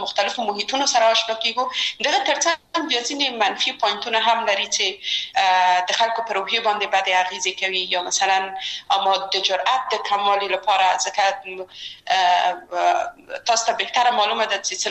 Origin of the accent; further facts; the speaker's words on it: Kabul, Afghanistan; یو خو موږ د مکرانو په ساحه کې لوی سوي وو هلته زموږ بلدتیا ډېره زیاته وه